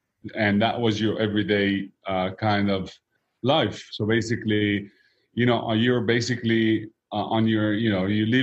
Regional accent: Greece; also born or lived in Lebanon; now in United States; we left Lebanon at an early age when the civil war broke out. And yep. My family moved to Greece. And that's where, you know, that's where I grew up. I was in Greece, and then from Greece, we came to the U.S.

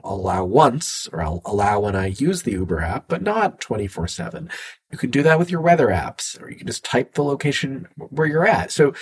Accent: United States; I focus on the US because it's, you know, my home country. It's where I grew up.

